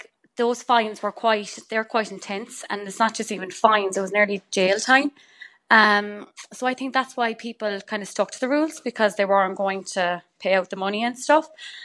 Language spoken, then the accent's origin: English; Coachford, Munster, Ireland; now in Perth, Australia; Coachford, County Cork.